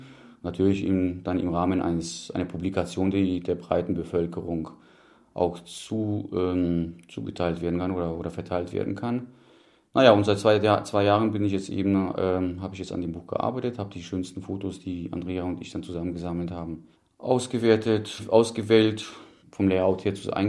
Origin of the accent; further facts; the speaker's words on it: Friedersdorf, Silesian Voivodeship, Poland; moved away; Haben allerdings 1974 in Friedersdorf, Bitschowice, ein Haus erworben. Und eigentlich ist Friedersdorf mein Heimatdorf.